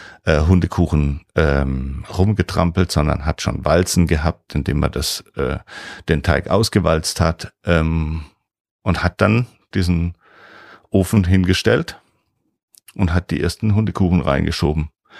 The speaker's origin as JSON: {"language": "German", "town": "Heilbronn", "region": "Baden-Württemberg", "country": "Germany", "said": "weil wir kommen aus Heilbronn und wir sind wieder zurück gekommen auf die auf den alten Hof, den mein Opa hatte."}